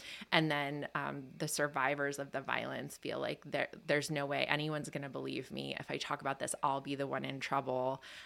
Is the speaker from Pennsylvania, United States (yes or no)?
yes; Pennsylvania, United States; So I grew up in Lebanon County. I was born here.